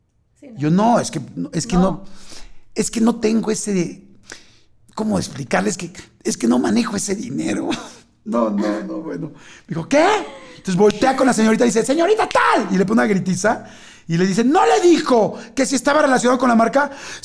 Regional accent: Mexico; soy mexicano

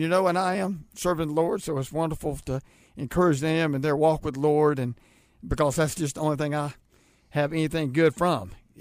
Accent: Charlotte, North Carolina, United States; Grew up right here in Charlotte, North Carolina.

